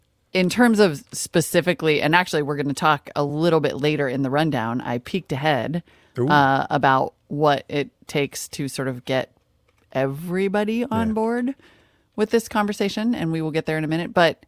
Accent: Montana, United States; that was a conversation I grew up having in Montana.

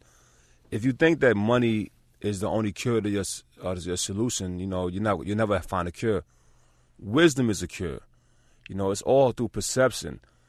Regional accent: New York City, New York, United States; Well, as a child, being one of 11 children, it was, you know, very hard times growing up in New York City.

